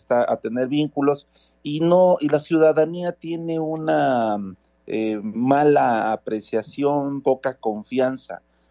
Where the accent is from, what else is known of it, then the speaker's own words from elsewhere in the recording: Mexico; me duele mucho como mexicano decirlo